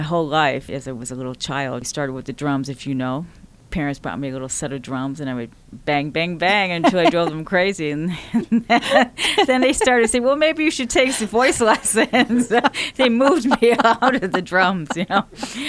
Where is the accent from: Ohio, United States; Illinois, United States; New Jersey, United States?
Ohio, United States; Cleveland; born there; now in Los Angeles, United States; I was born in Cleveland, Ohio. Suburbs of Cleveland, Ohio.